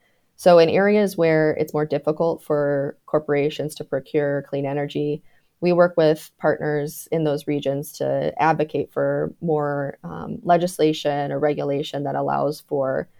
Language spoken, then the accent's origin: English; Michigan, United States; I grew up in Michigan. My background is in environmental engineering.